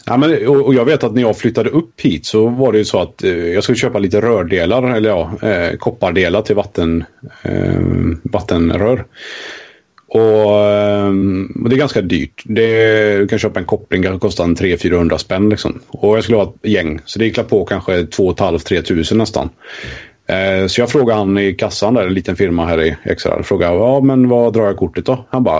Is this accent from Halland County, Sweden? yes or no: no; Kungälv, Västra Götaland County, Sweden; Jag är uppväxt i Kungälv, jag har bott där i 20-22 år utav mitt liv, och jag har alltid haft nära till storstad och allt för det.